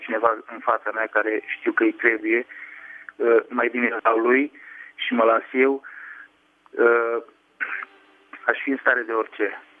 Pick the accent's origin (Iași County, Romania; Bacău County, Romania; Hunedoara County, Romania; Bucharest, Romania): Hunedoara County, Romania; Petroșani; sunt din Petroșani, Hunedoara.